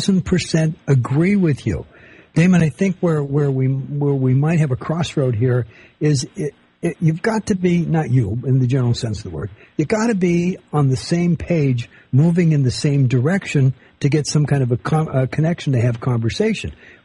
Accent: United States; I'm an American all the way across the board.

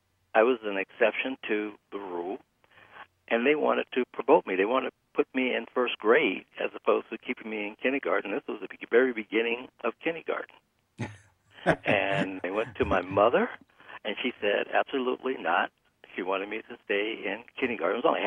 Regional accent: Detroit, Michigan, United States; 5 years old, I'm born and raised in Detroit, the Midwest.

